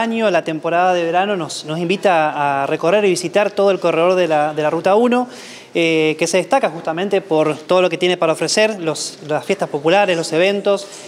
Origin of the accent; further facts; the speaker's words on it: Santa Fe, Argentina